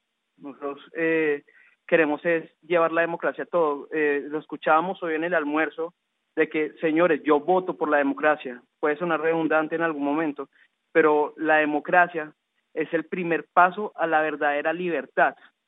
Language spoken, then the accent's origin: Spanish; Colombia; moved away; yo vengo de Colombia, acá no tengo cobertura digital